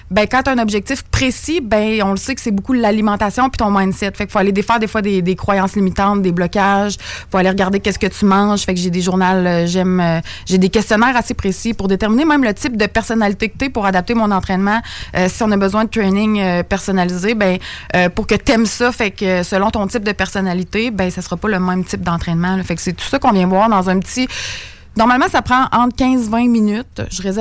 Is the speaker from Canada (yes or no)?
yes; Saint-Henri, Quebec, Canada; Moi, je viens de Saint-Henri, juste à côté.